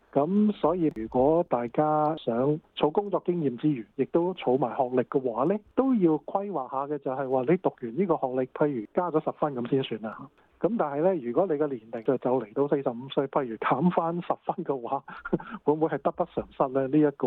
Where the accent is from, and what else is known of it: Hong Kong